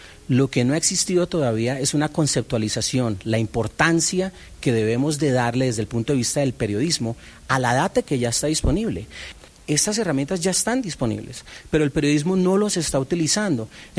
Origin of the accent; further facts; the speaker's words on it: Colombia; una narrativa que podemos realmente consumir como colombianos